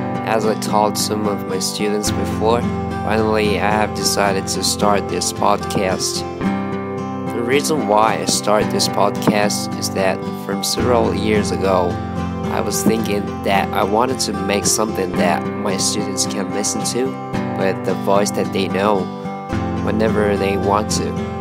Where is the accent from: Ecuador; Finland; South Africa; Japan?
Japan; first language Japanese; English is a second language; I was born and raised in Japan, and both my parents are Japanese.